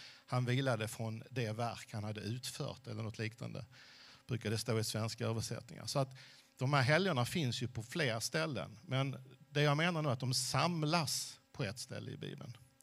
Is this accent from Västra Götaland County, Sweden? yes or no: no; Helsingborg, Skåne, Sweden; born there; accent: southern Swedish; Ni hör på min dialekt att jag är från södra delen av Sverige. Jag föddes i Helsingborg. Och mina föräldrar kom hit i samband med andra världskriget. Min pappa kom hit från Tyskland precis före andra världskriget.